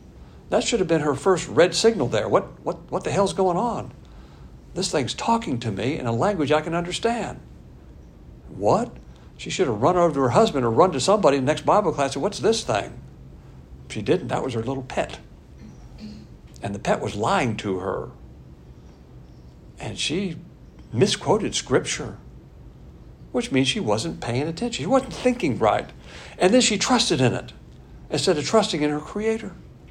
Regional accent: the South, United States; I know I'm from the South, but I talk so fast sometimes when I get excited.

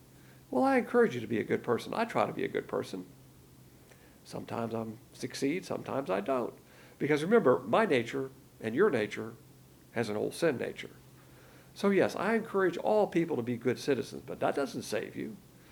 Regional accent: Alabama, United States; I'm from Alabama, where they have all these phony baloney holy roller churches everywhere.

